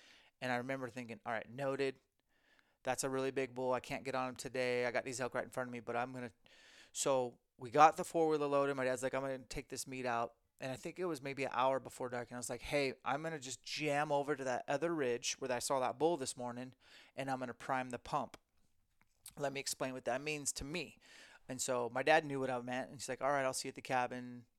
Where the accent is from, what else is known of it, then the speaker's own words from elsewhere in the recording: Spokane, Washington, United States; we're even doing a mini camp for elite members only in Spokane, my hometown.